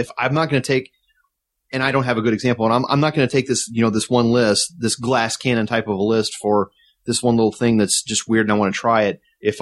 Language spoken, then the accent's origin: English; Springfield, United States; It's my hometown. I'm going to be down there staying with the old family.